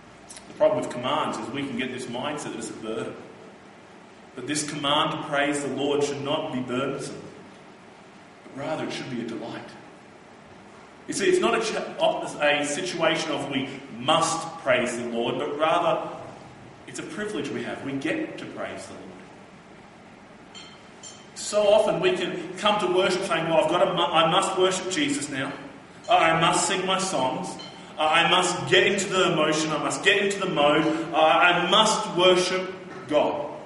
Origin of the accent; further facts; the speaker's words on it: Australia; Now, I'm an Aussie. I love my country.